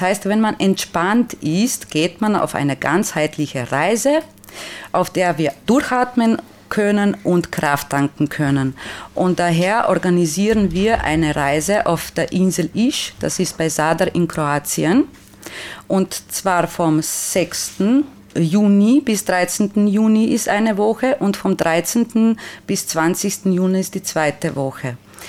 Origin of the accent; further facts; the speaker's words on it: Slovenia; German is a second language; Nein, ich komme aus Slowenien, okay.